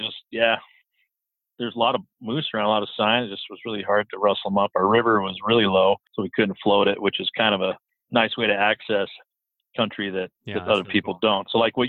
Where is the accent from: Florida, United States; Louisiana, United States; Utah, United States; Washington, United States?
Washington, United States; I grew up in Washington State, so.